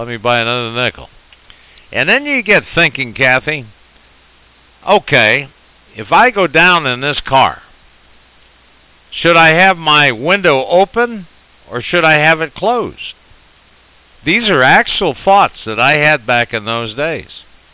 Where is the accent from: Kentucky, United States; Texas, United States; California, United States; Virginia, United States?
California, United States; San Francisco; You know, growing up in San Francisco, it was always something on the horizon to to be really respected.